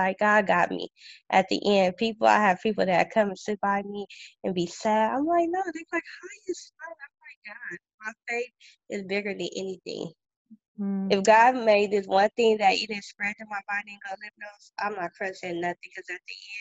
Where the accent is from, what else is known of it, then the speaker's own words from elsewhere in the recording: United States; I did feel something different, me being African American and a black woman going through this.